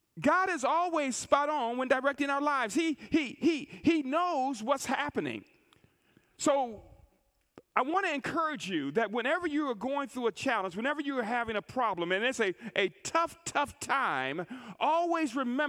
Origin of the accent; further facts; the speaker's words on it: Buffalo, New York, United States; I grew up in Buffalo, New York, in the hood, y'all. I mean, in the hood, in Buffalo, New York, in the hood. I don't know if you've been to Buffalo, but I grew up on the east side